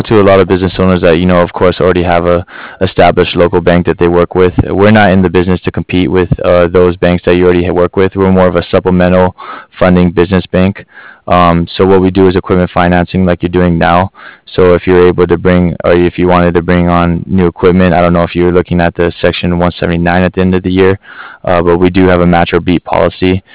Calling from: Cardiff, Wales, United Kingdom; I'm calling here from Cardiff.

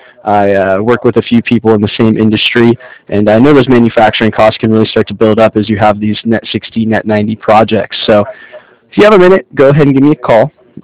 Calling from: Cardiff, Wales, United Kingdom; I'm calling here from Cardiff.

